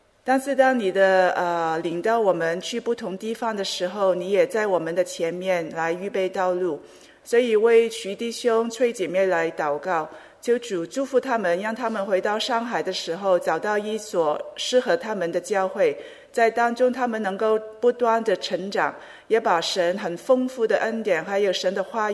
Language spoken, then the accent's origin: Chinese; Hong Kong; 我记得呢，当我小时候的时候在香港，到春节就是过年的时候呢